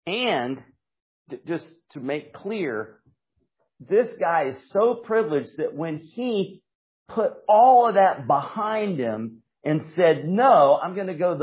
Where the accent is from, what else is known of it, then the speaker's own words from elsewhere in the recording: Raleigh, North Carolina, United States; now in Asheville, United States; I'm up in Asheville, and I grew up in Raleigh. Anybody else here from North Carolina?